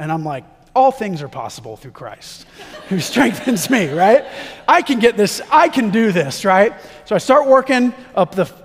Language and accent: English; Texas, United States; I'm like, no, I'm from Texas and I'm a giant.